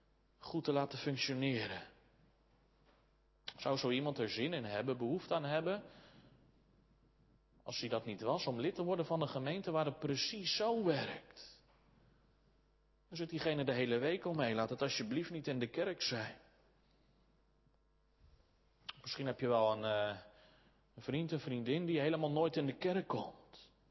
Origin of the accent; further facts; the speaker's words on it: Soest, Utrecht, Netherlands; Zoals Soest, waar ik vandaan kom.